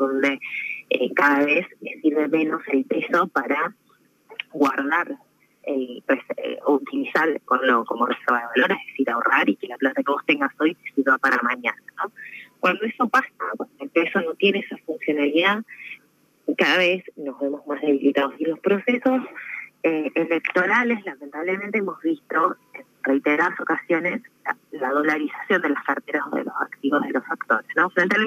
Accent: Argentina; nosotros tenemos que tener como argentinos la capacidad de hacer una política diferenciada

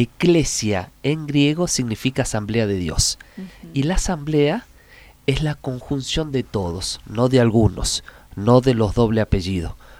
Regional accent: San Juan, Argentina; born there; now in San Luis, Argentina; Nací en San Juan.

